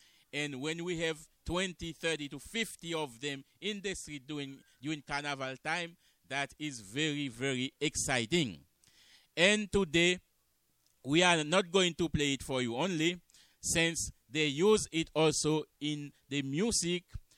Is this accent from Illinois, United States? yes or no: no; Miami, Florida, United States; And right now in Miami, since we are from Miami, we have a group of people who blow the polambi